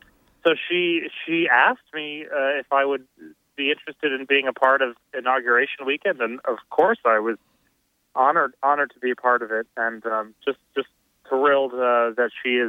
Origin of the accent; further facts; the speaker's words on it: Somers, Connecticut, United States; I grew up in Somers, Connecticut, not very far from Hartford, and I was taking piano lessons.